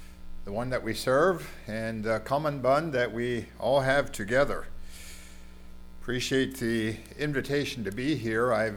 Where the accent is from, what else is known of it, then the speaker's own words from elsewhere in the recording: Pennsylvania, United States; I grew up in Adams County. Weavertown is my wife's home congregation, and that's where we are attending.